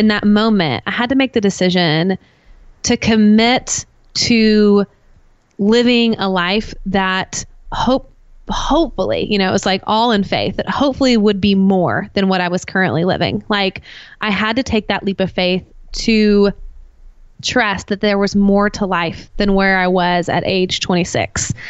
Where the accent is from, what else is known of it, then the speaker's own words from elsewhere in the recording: Nashville, Tennessee, United States; So I'm from Nashville, Tennessee. So for all my Southerners out there, you know, hey, y'all, you're going to know what I'm talking about here.